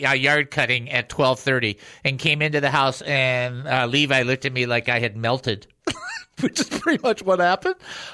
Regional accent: Michigan, United States; You know, I'm from Michigan. I should be able to say this stuff.

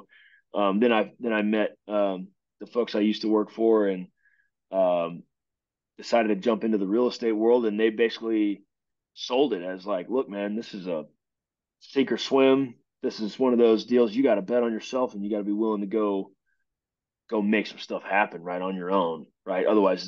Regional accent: Lubbock, Texas, United States; I grew up in Lubbock. I want to be here, but I want to be on this football team.

